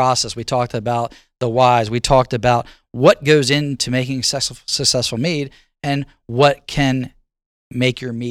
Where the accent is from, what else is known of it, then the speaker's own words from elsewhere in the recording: Delaware, United States; And I grew up in Delaware.